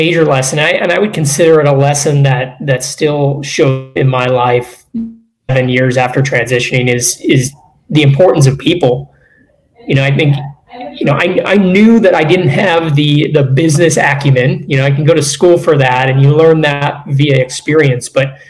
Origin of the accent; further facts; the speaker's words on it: Chicago, Illinois, United States; So I grew up in Chicago, ended up going to the Naval Academy, graduated from the Academy in 03